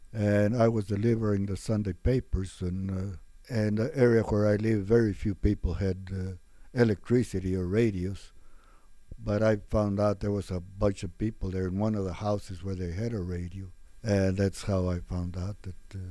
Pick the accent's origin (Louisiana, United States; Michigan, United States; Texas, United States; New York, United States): Texas, United States; El Paso; Super. It was just, I was born there on Chelsea Street, and my dad owned a couple of farms, and we worked all the time.